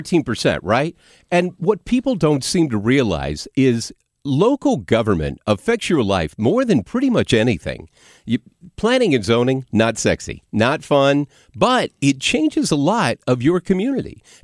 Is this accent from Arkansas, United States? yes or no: yes; Arkansas, United States; I mean, granted, I'm from Arkansas